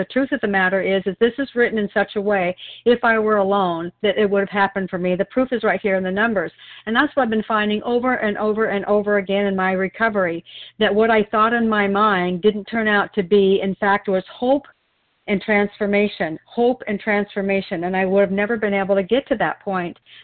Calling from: Wilsonville, Oregon, United States; I'm a recovered compulsive overeater. I'm calling in from Wilsonville, Oregon.

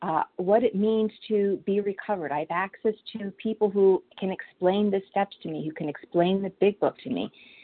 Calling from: Vineland, New Jersey, United States; I'm calling from Vineland, New Jersey.

